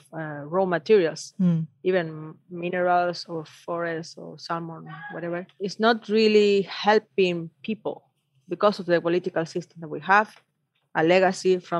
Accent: Antofagasta, Chile; English is a second language; I'm come from Antofagasta. This is the biggest region of mining, I would say, in Chile and probably in the world for copper. And my family is from here. So we have a long history in this territory.

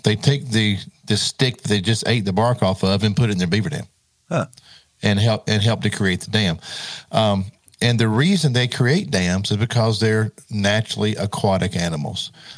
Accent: South Carolina, United States; here in my home state in South Carolina

